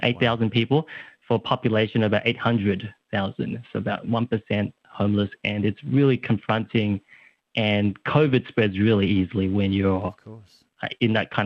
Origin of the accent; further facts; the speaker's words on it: Australia; born there; I'm a second generation. So that means my parents came from Vietnam and I was born in Australia. And whilst they sent me to Saturday school where I learned Vietnamese for like an hour or two every Saturday, that just wasn't enough.